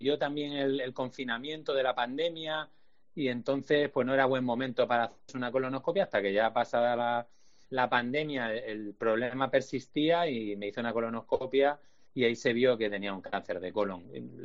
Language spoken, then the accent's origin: Spanish; Seville, Andalusia, Spain; born there; Sí, bueno, yo soy español, es decir, que nací en Sevilla